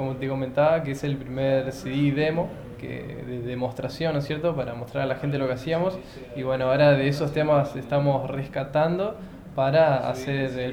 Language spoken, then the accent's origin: Spanish; Posadas, Misiones, Argentina; la banda se llama … viene del latín dudar … Bueno, somos de acá, de Posadas Misiones.